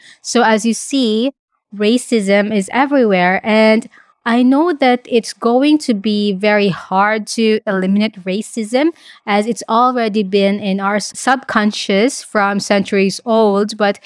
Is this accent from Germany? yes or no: no; Philippines; now in Australia; I live in Australia, but I'm originally from the Philippines.